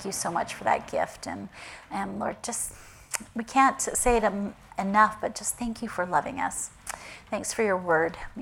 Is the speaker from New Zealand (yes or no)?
no; West Coast, Canada; now in United States; Being a Canadian, I'm from the west coast of Canada, and the weather changes there very quickly.